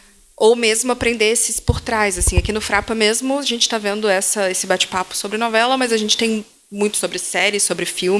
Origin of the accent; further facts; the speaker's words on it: Belo Horizonte, Minas Gerais, Brazil; now in São Paulo, Brazil; sou de BH e estou morando recentemente em São Paulo, fazendo um curso de roteiro